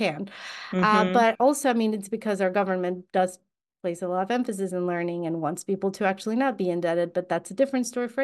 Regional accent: Mexico; I was born and raised in Mexico, and honestly, very different from what I feel like most people, not everyone, but most people would have expected to meet a Mexican who's like without an accent

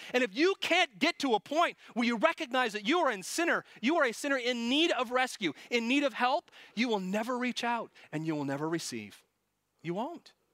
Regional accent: New York, United States; I'm just a complicated Italian. I grew up in New York.

